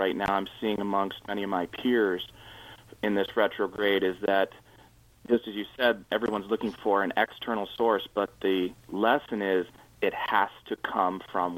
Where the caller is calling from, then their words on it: Michigan, United States; Yes, I'm calling from Michigan, and fellow listeners, please call in.